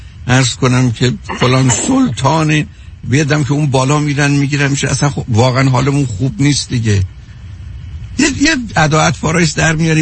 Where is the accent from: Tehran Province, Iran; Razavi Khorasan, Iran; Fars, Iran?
Fars, Iran; Shiraz; یه بختصم آبروی هم که ما شیرازی هم نداشتیم